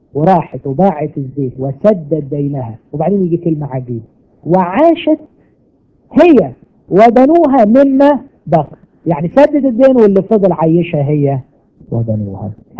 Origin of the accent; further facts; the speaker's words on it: Egypt; يعني ياما ناس شفناهم خصوصا عندنا في مصر، ما اعرفش الحكايه دي هنا ولا لا